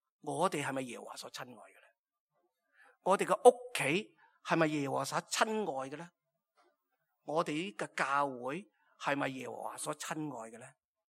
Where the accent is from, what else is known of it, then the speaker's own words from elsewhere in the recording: China; 其实古代都系咁样嘅，我哋中国人都咁讲啊嘛，系嘛啊？